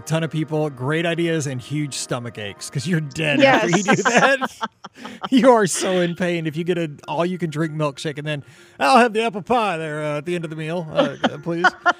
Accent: St. Louis, Missouri, United States; I'm from St. Louis. Don't get me wrong, man. I know there's shady parts of St. Louis.

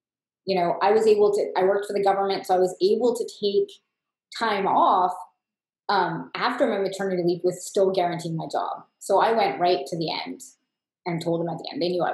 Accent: Canada; I'm from Canada

